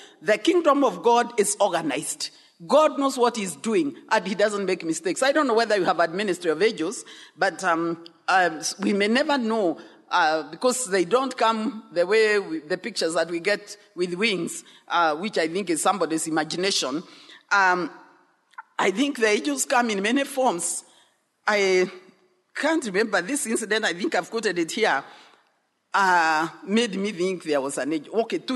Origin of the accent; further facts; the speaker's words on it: Mount Kenya region, Kenya; I come from the Mount Kenya region. Nairobi is already very far.